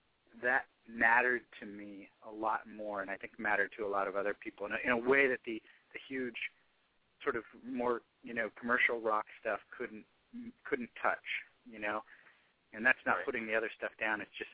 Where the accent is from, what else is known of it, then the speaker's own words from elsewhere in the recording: Arlington, Virginia, United States; I say I grew up in Arlington, you know, but really, you know, if I'm talking to somebody who doesn't really know the different little areas right outside D.C., I'll just say D.C.